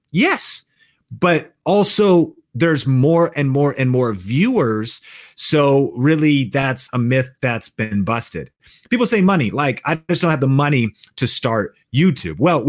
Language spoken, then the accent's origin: English; Marysville, Washington, United States; Where I grew up in Seattle, up in Marysville, Washington, there was espresso stands on every corner.